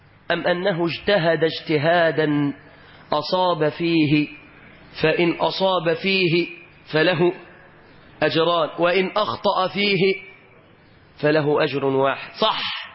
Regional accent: Egypt; اللهم احفظ بلدنا مصر آمنة مطمئنة

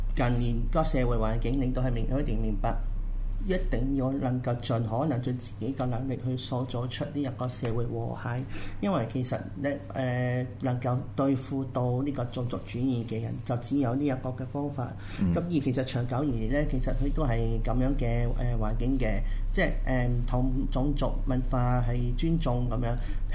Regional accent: East Malaysia, Malaysia; 西馬嘅資源係我哋東馬人嘅錢嚟㗎。

